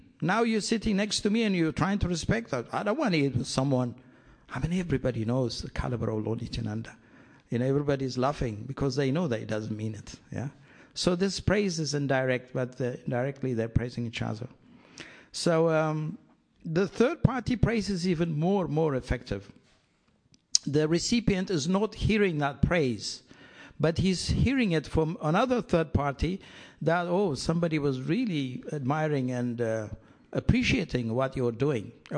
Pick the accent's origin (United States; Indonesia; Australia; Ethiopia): Ethiopia; I'm from East Africa, born in Ethiopia.